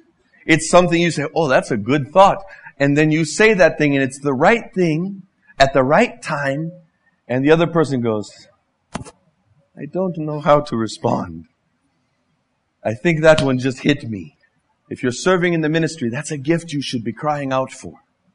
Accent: Mexico; but I'm from Mexico, so I'm a connoisseur of that thing.

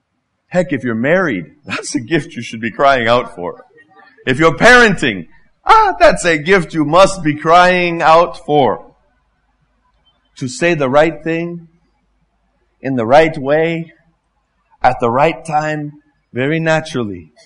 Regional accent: Mexico; but I'm from Mexico, so I'm a connoisseur of that thing.

